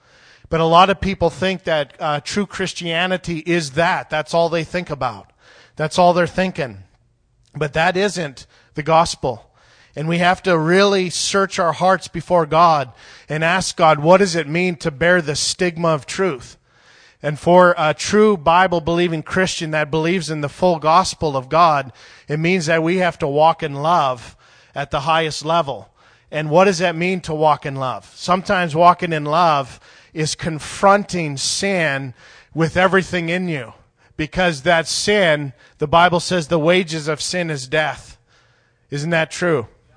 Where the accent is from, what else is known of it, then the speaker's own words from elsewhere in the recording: Canada; now in United States; I'm a Canadian, and I never knew the depth